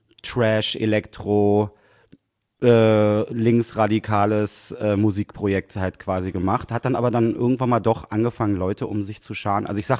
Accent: Berlin, Germany; Ich komme aus Berlin tatsächlich, ich bin da geboren.

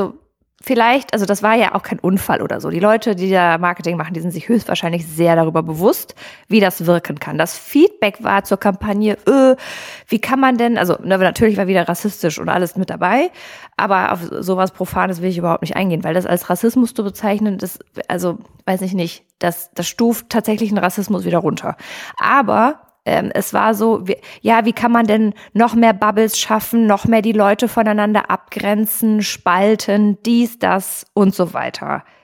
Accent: North Rhine-Westphalia, Germany; Also bei uns am Niederrhein, da wo ich herkomme, da heißt das Woolworth.

